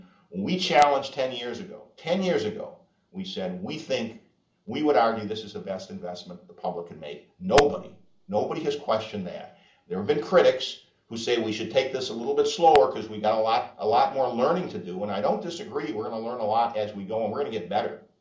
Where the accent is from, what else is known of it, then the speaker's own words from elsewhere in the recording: Detroit, Michigan, United States; I'm from Detroit, Michigan.